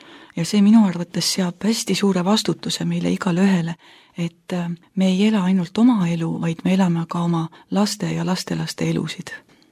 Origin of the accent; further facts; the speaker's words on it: Tapa, Lääne-Viru County, Estonia; 5-aastaselt hakkas siis laste muusikakoolis see asi pihta Tapal, kus oli minu sünnikodu ja minu pere elas.